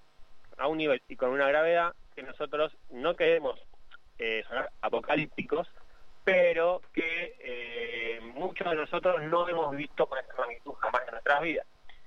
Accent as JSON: {"language": "Spanish", "country": "Argentina", "said": "Nosotros tenemos muchas cosas buenas e históricas de las cuales enorgullecernos como argentinos"}